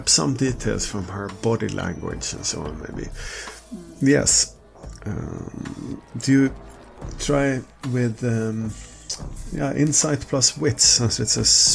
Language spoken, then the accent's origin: English; London, United Kingdom; No, I'm from London.